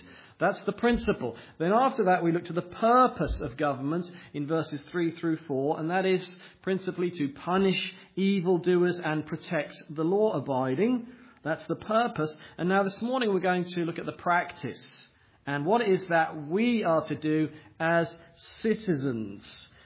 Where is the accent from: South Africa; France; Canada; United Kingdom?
United Kingdom; now in United States; as a Brit, was especially pleased to find out that it's possible, actually, for me to have dual citizenship.